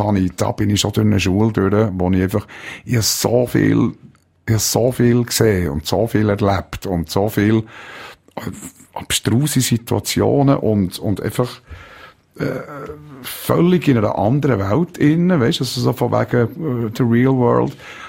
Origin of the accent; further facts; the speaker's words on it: Switzerland; als Schweizer haben wir halt einfach so gewisse